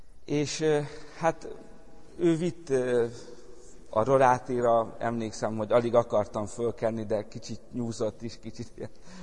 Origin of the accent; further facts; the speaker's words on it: Alsóvadász, Borsod-Abaúj-Zemplén, Hungary; born there; kis falu, a régi Kassai Egyházmegyének a része, a Cserehátnak a csücskébe van ez a kis falu, ez az alsó vadász. Itt születtem